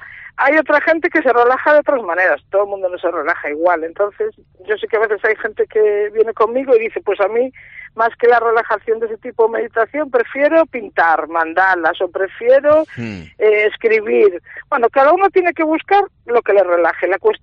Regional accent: Galicia, Spain; Pues yo soy de Galicia y a lo mejor vemos el carácter entre los del norte y los del sur, ¿no?

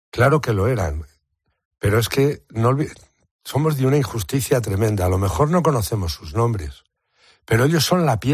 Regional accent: Castilla-La Mancha, Spain; Y tú y yo, que somos de la Alcarria

